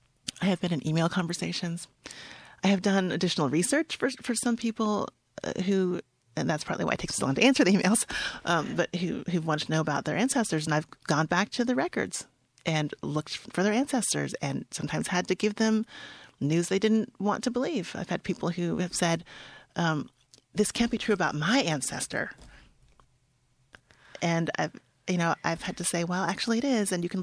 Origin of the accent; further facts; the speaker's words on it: Cincinnati, Ohio, United States; moved away as an adult; now in Michigan, United States; When I was raised in Cincinnati, Ohio, and I was cognizant of the Ohio River as being a line between slavery and freedom. And I developed an identity, a regional identity, that was informed by that idea.